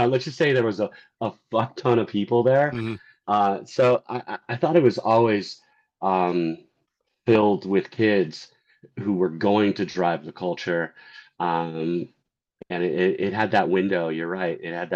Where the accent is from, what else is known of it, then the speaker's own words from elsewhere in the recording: California, United States; And I grew up in Orange County. So those were the cool people to me.